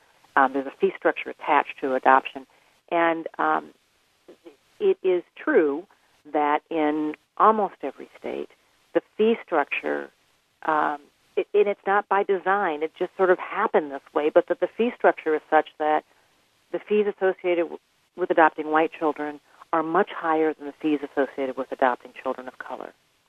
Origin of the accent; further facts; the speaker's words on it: Minnesota, United States; also born or lived in Birmingham, Alabama; I was raised in Minnesota. My mother's side of the family is from Minnesota. My father's side of the family is from Birmingham, Alabama. And I spent my childhood going back and forth between those two cities.